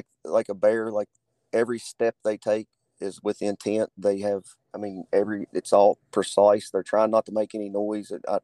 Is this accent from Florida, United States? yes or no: no; Charleston, West Virginia, United States; All right. Well, I'm from Charleston, West Virginia.